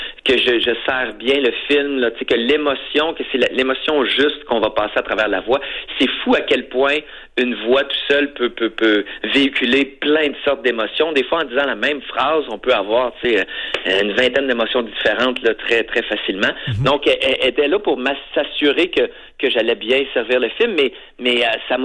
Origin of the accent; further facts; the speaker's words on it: Quebec, Canada; accent: Quebec French; mais j'ai mon accent là, de, tu sais, quand même québécois.